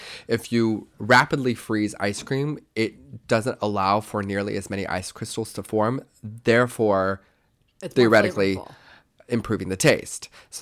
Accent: Kentucky, United States; My life was very interesting growing up in Kentucky as being a half Puerto Rican, Korean, white, very flamboyant, gay man.

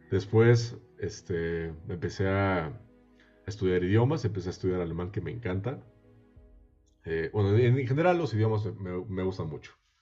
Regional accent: Mexico City, Mexico; soy de la Ciudad de México, nacido y criado totalmente. Tengo 23 años.

